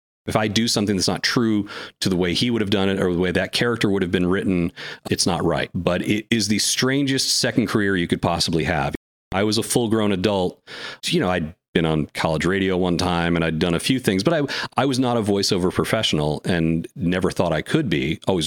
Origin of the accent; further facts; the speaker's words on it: New England, United States; I would get crap from people back home because I come from New England. For whatever reason, I didn't have the New England accent even that my parents have.